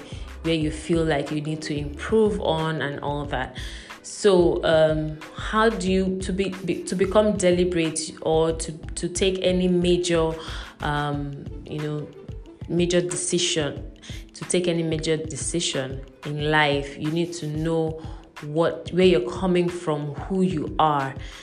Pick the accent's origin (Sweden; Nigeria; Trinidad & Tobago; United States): Nigeria; Rivers; now in Lagos, Nigeria; I am speaking from Lagos, Nigeria. I am based in Lagos, Nigeria, but I am originally from Rivers State, also in Nigeria.